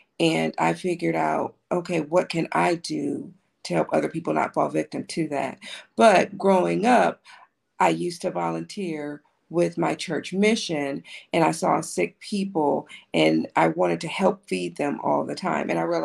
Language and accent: English; Compton, California, United States; As a child growing up in Compton, I did not grow up with my parents because they had issues with drug abuse.